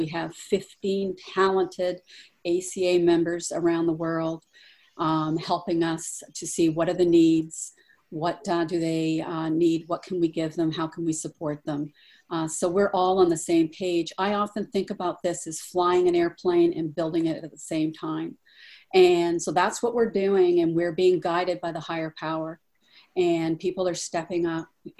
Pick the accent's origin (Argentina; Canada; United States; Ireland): Canada; Toronto, Ontario; I'm from Toronto, Canada.